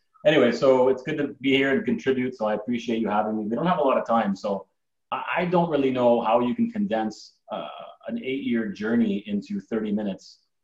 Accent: Canada; So I come from immigrant parents. I'm Greek descent, born and raised in Canada. But my mom and dad immigrated to Canada.

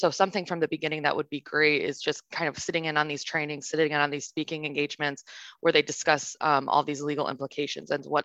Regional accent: Indiana, United States; Yeah, so I am originally from Northwest Indiana.

